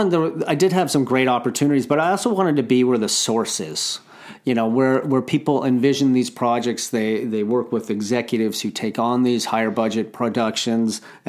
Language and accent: English; Ontario, Canada; When I'm growing up in Ontario, way north of Toronto